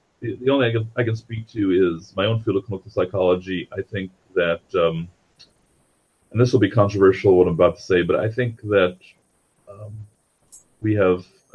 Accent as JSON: {"language": "English", "town": "New York City", "region": "New York", "country": "United States", "tie": "born or raised there", "said": "Most Americans, myself included, by the way, I grew up in New York City"}